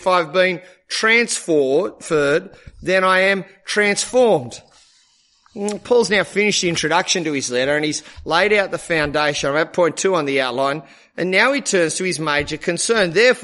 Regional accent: Australia; I'm a father, therefore I. And I'm an Australian, therefore I.

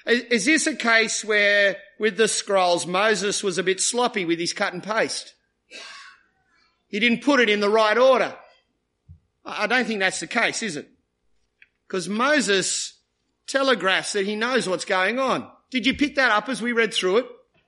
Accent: Maroubra, New South Wales, Australia; When I was growing up in Maroubra

